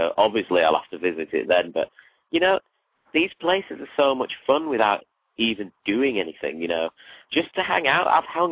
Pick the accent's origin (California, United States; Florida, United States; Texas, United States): Florida, United States; Miami; born there; I was born in Miami, so I feel kind of my roots are here, and I love it a lot, you know. And I'm very proud and honored to be American